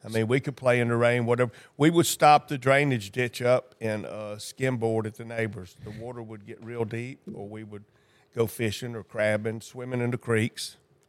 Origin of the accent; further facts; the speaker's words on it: Gulfport, Mississippi, United States; born there; I was born in July 22nd, 1959, on Lorraine Road in a house trailer next to a bridge in Gulfport, Mississippi.